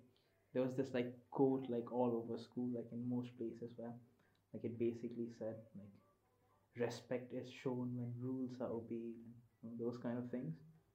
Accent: Nepal; English is a second language; Growing up in Nepal was fun, yeah. It was very carefree.

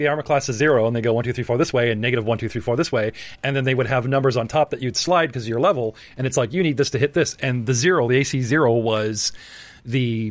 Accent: Canada; I'm from Canada.

